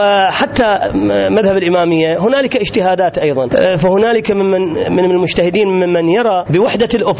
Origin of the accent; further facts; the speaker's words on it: Iraq; يثبت عندنا في العراق